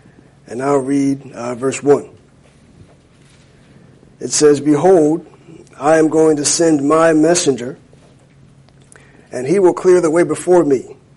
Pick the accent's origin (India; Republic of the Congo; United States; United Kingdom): United States; Jacksonville, Florida; I'm from a city that has a professional football team. And it's helpful. I'm from Jacksonville, Florida.